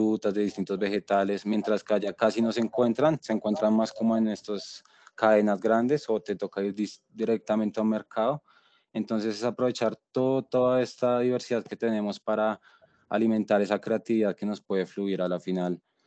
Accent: Colombia; nosotros como colombianos no sabemos consumir nuestro propio producto

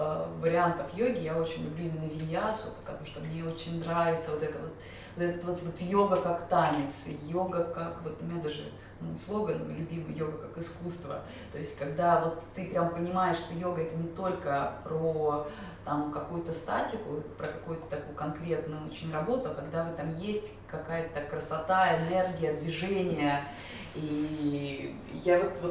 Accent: Saint Petersburg, Russia; born there; Я родилась в Петербурге, я пол своей жизни сознательной я прожила в Петербурге, я училась, я играла в театре в Петербурге

